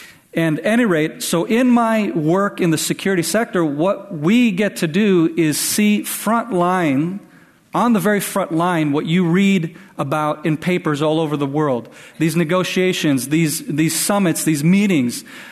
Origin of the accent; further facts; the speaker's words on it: Israel; accent: Israeli; I can speak in with the Israeli accent, if that helps you. But that's what I learned when I grew up here in Israel.